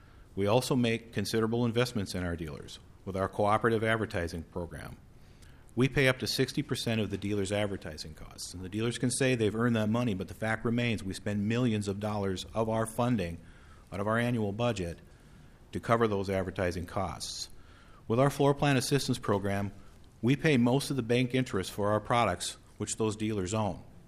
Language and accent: English; Thief River Falls, Minnesota, United States; born there; I'm not a hired gun. I was born in Thief River Falls.